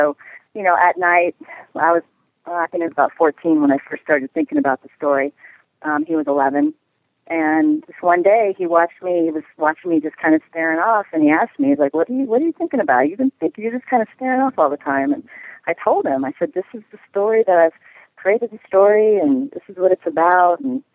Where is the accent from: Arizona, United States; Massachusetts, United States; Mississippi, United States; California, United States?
California, United States; Oceanside; my family, I grew up in Oceanside, and Oceanside Pier is my favorite place.